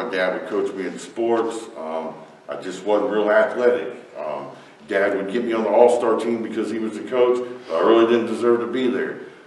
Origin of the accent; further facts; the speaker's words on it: Dayton, Ohio, United States; born there; And I was born in Dayton, Ohio in 1977.